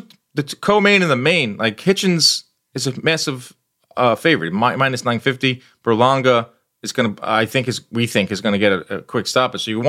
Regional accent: New York City, New York, United States; It's been a wild summer in New York City as a New Yorker.

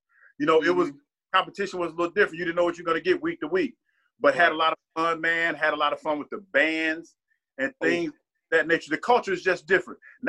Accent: Ohio, United States; growing growing up in Ohio

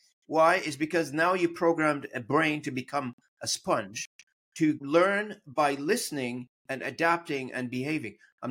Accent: Canada; English is a second language; there is a room for somebody to be nationalist, being a Canadian, and speak whatever language I want to speak, but I could remain to be Canadian.

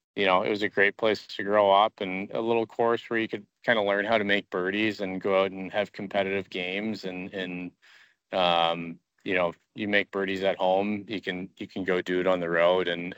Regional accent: Canada; we share common backgrounds being Canadian

